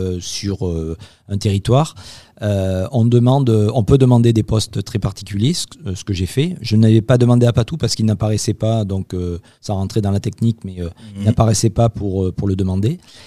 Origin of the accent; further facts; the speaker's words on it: Mont-de-Marsan, Nouvelle-Aquitaine, France; je viens de l'Académie de Bordeaux, donc plus précisément Mont-de-Marsan, donc dans le sud-ouest.